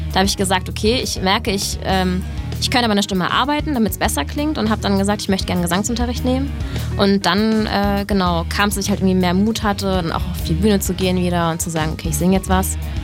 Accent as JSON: {"language": "German", "country": "Germany", "lives_now": "Paderborn, Germany", "said": "weil ich komme ja aus der Nähe von Hamburg und mein Traum war es eigentlich immer nach Hamburg zu ziehen"}